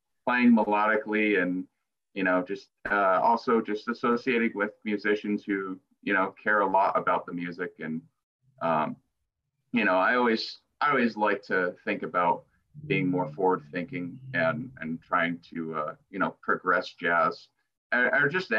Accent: Milford, United States; I'm originally from Milford myself.

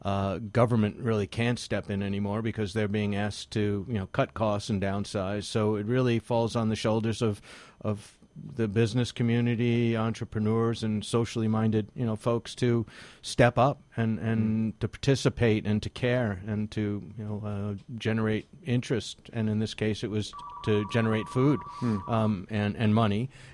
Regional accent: Brooklyn, New York, United States; I mean, born and raised in Brooklyn. Love it.

